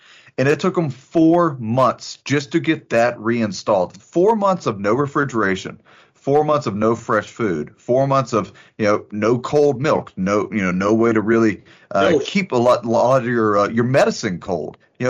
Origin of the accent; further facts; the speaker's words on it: Texas, United States; you know, I'm from Southeast Texas, so us rednecks get a little inventive every now and then.